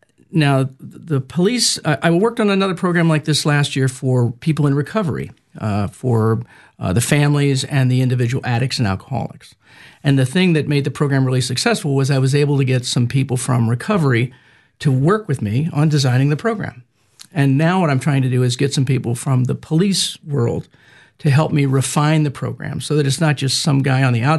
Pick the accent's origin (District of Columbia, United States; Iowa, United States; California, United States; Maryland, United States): District of Columbia, United States; Washington; I grew up in Washington, D.C., and I had lots and lots of CEOs who were friends.